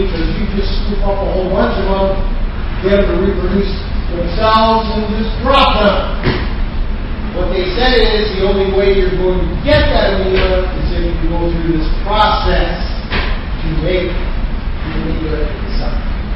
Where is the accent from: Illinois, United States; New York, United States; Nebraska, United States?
New York, United States; Schenectady; So I come from Schenectady, and that's what we did, is build power plants.